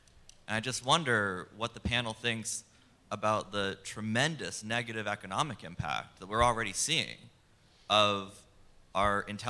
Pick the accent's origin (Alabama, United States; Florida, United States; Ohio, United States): Florida, United States; Orlando; from Orlando.